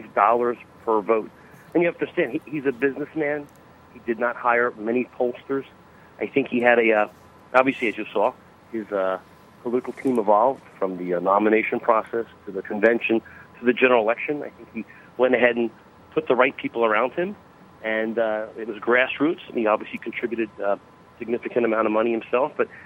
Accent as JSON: {"language": "English", "region": "Pennsylvania", "country": "United States", "said": "When I went to vote yesterday in my home state of Pennsylvania, I have never seen lines so long."}